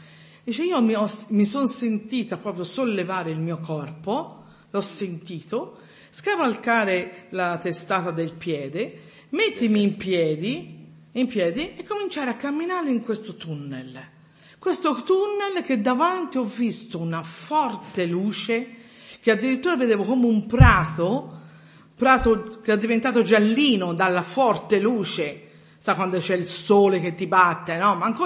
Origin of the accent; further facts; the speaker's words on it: Florence, Tuscany, Italy; Ho detto, anch'io vengo da Firenze, Dio, su per giù.